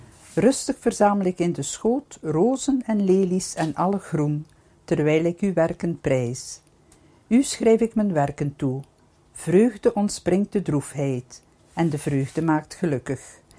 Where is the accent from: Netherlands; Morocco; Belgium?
Belgium; Flanders; Maar ja, wij als Vlamingen, wij denken altijd, we moeten nog een beetje meer doen.